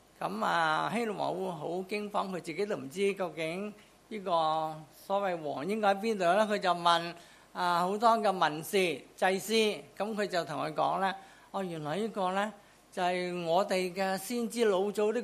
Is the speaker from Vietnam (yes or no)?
no; China; 我們中國人稱做聖旨